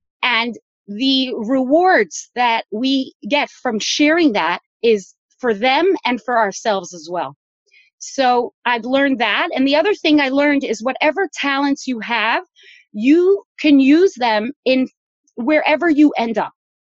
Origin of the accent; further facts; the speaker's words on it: Brooklyn, New York, United States; And then I grew up in Crown Heights, Brooklyn, which is a Chabad community.